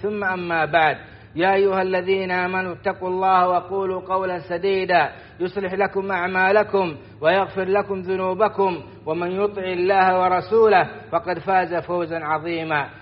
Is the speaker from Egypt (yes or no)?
no; Saudi Arabia; بلادنا السعودية